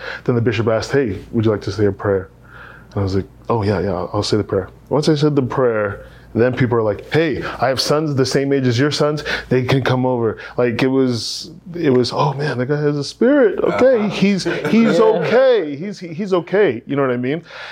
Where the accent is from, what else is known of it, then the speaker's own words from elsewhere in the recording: Arizona, United States; Because here, it's like, I'm from Arizona, and Arizona is like Utah.